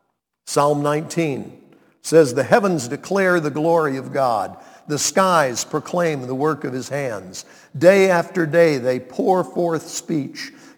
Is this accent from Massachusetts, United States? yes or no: no; Montreat, North Carolina, United States; Said I was from Montreat, North Carolina.